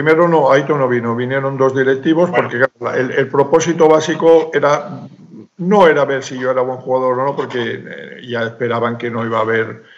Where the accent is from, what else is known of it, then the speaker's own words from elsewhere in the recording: Carmona, Andalusia, Spain; Yo estaba en Sevilla, bueno, en Carmona concretamente, soy de Carmona, un pueblo que está cerca de Sevilla.